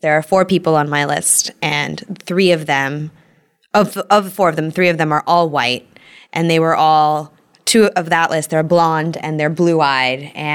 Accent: California, United States; I grew up in California. That's what was beautiful.

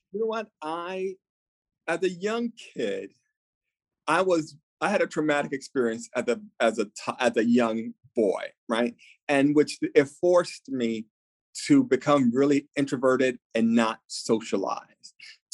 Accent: New York, United States; But I think being Latino, being a New Yorker, but never having the dream

